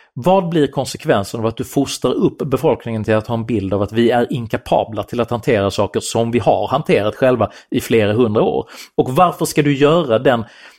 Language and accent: Swedish; Skåne, Sweden; Som skåning så bor vi ju nära Köpenhamn.